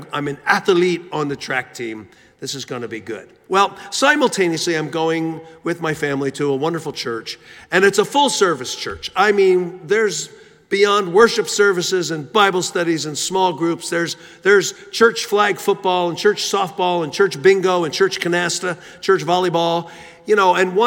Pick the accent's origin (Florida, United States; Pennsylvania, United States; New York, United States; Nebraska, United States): Pennsylvania, United States; Philadelphia; Where I grew up in Philadelphia, all the peers seemed to be very drawn to athletics